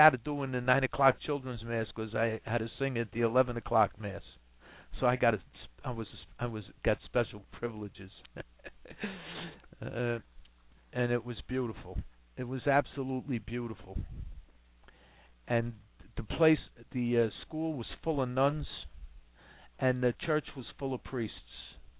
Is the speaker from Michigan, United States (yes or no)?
no; New York, United States; So growing up in Washington Heights, New York, when you sat in the classroom, it took the teacher to call the names.